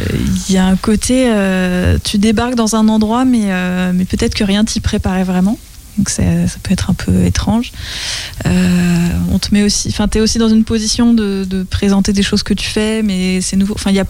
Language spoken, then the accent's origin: French; Les Mureaux, Île-de-France, France; la grande banlieue. Ouais, c'est à 40 km à peu près de Paris, entre Poissy et Cergy, ça s'appelle Les Mureaux, ma ville natale. C'est une ambiance avec beaucoup de... pas mal de bitume, quand même.